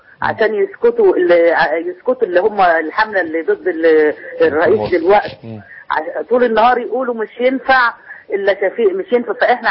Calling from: Sharqia Governorate, Egypt; من الشرقية

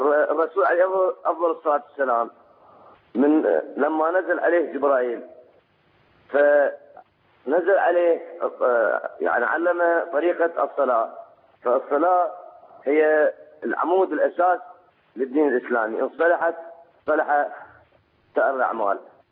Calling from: Iraq; والله احنا من العراق

